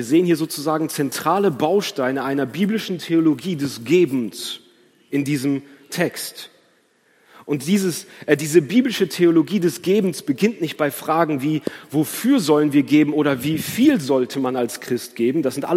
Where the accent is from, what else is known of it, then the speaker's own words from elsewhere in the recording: Germany; Ich bin mir bewusst, ja, vielleicht sogar besonders wir als Deutsche, wir mögen es nicht, über Geld zu sprechen.